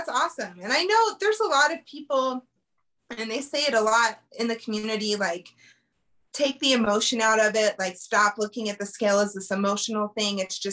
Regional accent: Colorado, United States; I born and raised in Colorado, lived here my whole life, always struggled with my weight.

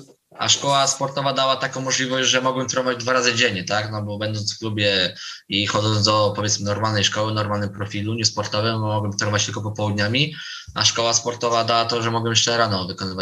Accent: Węgorzewo, Warmian-Masurian Voivodeship, Poland; bo pochodzę z Węgorzewa.

